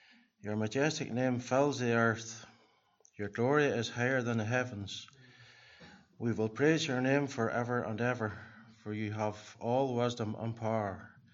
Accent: Ballymoney, Northern Ireland, United Kingdom; born there; I was born in Ballymoney's Route Hospital, which is no longer there anymore, on the 2nd of September 1971.

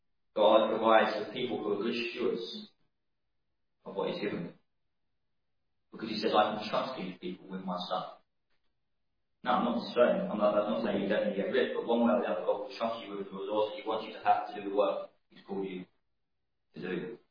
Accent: United Kingdom; Now, we're British people, very good at when you're having dinner or something

